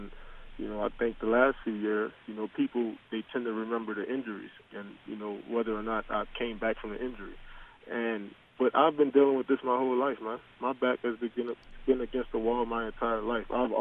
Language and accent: English; New Orleans, Louisiana, United States; But, you know, growing up in New Orleans, man, you know, we played a lot of pitch-up tackle, and we played a lot of kickball, you know.